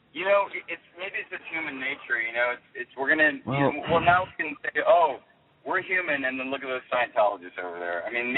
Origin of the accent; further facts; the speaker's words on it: Chicago, Illinois, United States; No. I grew up in Chicago.